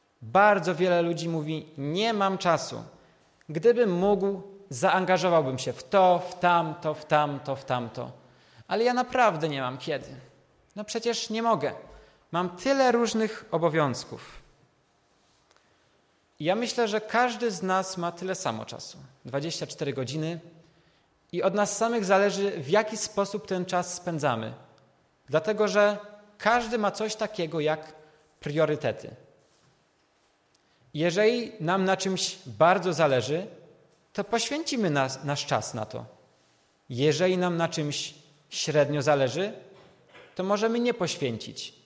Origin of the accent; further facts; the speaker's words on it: Skoczów, Silesian Voivodeship, Poland; U nas w Skoczowie mamy dużą parafię, jest nas ponad 3,5 tysiąca, tak więc konfirmantów też jest dużo.